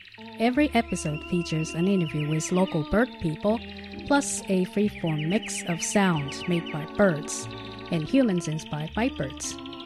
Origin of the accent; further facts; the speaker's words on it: Tokyo, Japan; I'm from Tokyo. We almost, my adult life, never had any snow or anything. So I'm still, even after living here for 15 years, still kind of adapting to this cold weather.